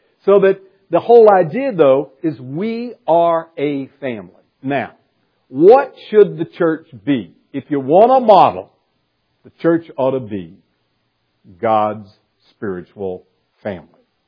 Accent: the South, United States; Now, as you know, I grew up in the South, so I guess that's easy. You do it in the South.

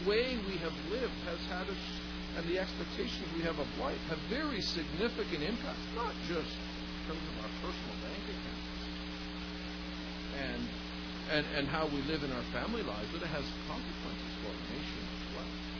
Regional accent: Canada; Obviously, I do speak here as a Canadian

